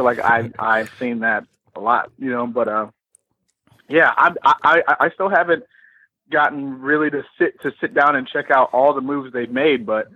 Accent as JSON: {"language": "English", "town": "Cleveland", "region": "Ohio", "country": "United States", "tie": "born or raised there", "said": "Well, again, that's all things that, you know, translate back to me growing up in Cleveland."}